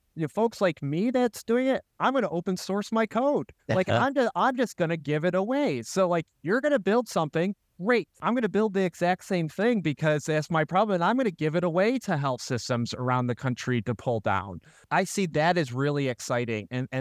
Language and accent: English; Rochester, New York, United States; So I was born and raised in Rochester, and I love this community.